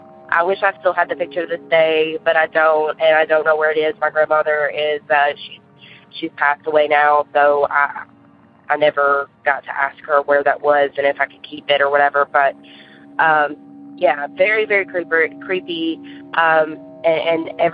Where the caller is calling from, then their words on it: Murfreesboro, Tennessee, United States; I'm from Murfreesboro, Tennessee.